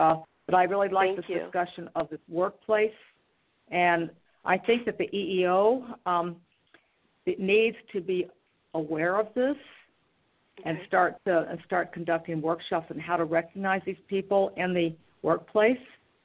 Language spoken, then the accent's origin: English; United States; now in Germany; I am American. I'm a federal employee, so I'm paid U.S. dollars. It's like a job in the States, except it's with on a military base in Germany.